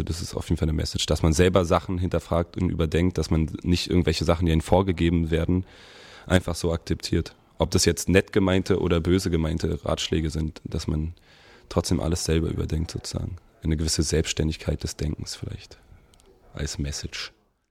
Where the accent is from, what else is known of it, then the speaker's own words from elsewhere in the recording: Berlin, Germany; born there; Ich bin in Berlin geboren und wohne dort auch, in Kreuzberg.